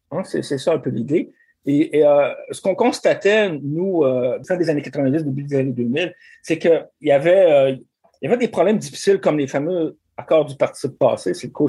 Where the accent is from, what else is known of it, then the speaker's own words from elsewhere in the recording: Rivière-du-Loup, Quebec, Canada; Puis moi, je viens de Rivière-du-Loup, donc il y avait une coïncidence d'intérêt puis de lieu.